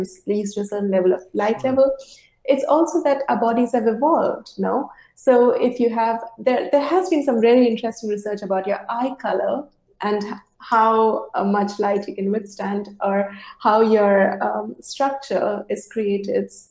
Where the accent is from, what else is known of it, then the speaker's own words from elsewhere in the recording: Dubai, United Arab Emirates; I grew up in Dubai.